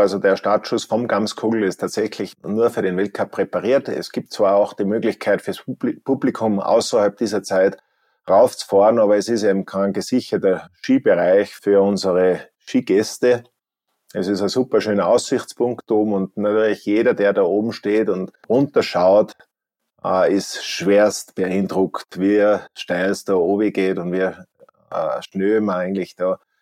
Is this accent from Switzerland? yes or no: no; Zauchensee, Salzburg, Austria; zu meiner Kindheit in Zauchensee, da hat es eigentlich noch keinen Fernseher nicht gegeben. Ich bin sozusagen bis 6, 7, 8 Jahre ohne Fernseher aufgewachsen.